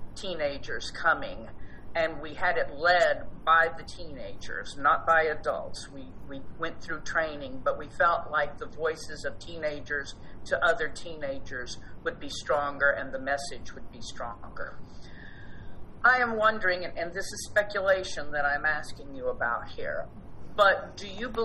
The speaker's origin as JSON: {"language": "English", "region": "Texas", "country": "United States", "tie": "born or raised there", "said": "by the omission of truth in my education as I grew up in Texas."}